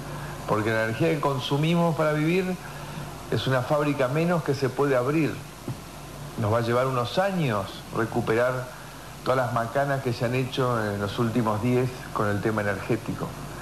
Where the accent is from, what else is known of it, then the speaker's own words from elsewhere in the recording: Argentina; al ser parte de una gran familia, somos todos los argentinos